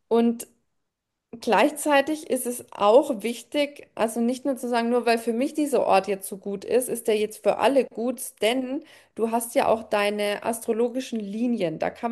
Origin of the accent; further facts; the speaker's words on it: Germany; born there; Fließt bei mir komplett direkt durch meinen Geburtsort, also durch Deutschland.